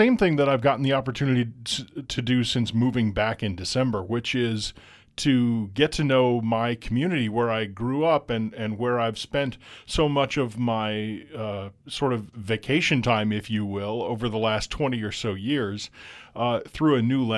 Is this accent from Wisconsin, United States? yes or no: yes; La Crosse, Wisconsin, United States; moved away as an adult; What people might not know is that I'm from La Crosse. I grew up here. And moved away in the mid-90s to go to college